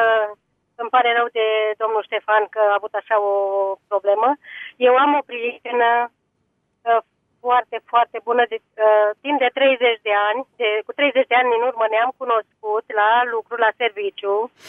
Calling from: Vulcan, Hunedoara County, Romania; din Vulcan.

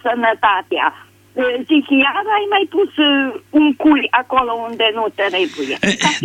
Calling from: Hunedoara, Hunedoara County, Romania; din Hunedoara.

